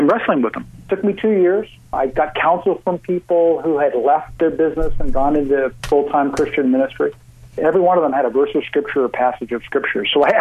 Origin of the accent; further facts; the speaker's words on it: Canada; And also, I'm a Canadian citizen.